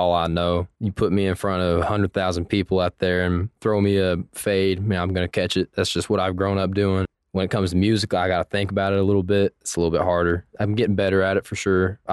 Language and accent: English; Midlothian, Texas, United States; So I'm from Midlothian, Texas. It's about 30, 45 minutes south of Dallas. Grew up there.